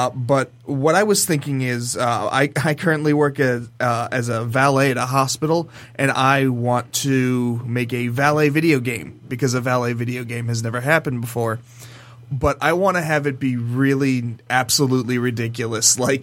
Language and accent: English; Ohio, United States; That's never happened to me. I'm from Ohio, and I don't know if there's any safety laws like